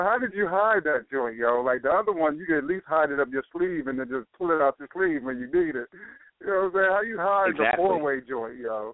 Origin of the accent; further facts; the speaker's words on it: Rochester, New York, United States; back in my day, growing up in Rochester, New York